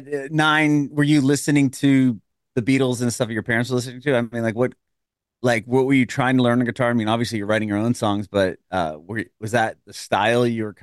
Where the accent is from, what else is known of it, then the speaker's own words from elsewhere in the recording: San Diego, California, United States; moved away as an adult; now in Nashville, United States; I'm from San Diego originally, and like 3 years ago or so now, my family and I moved to Nashville